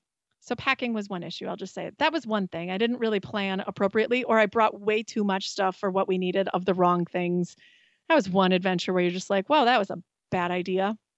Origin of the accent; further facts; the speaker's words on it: Wisconsin, United States; You know, we were in California, we're from Wisconsin.